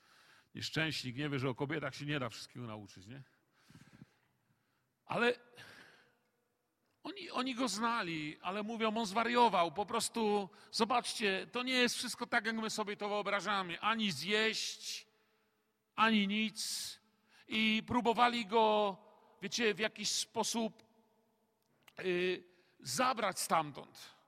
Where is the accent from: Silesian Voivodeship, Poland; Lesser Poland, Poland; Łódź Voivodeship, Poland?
Silesian Voivodeship, Poland; przynajmniej tam u nas na Śląsku Cieszyńskim, że chłopie, no normalnie pojeść nawet nie idzie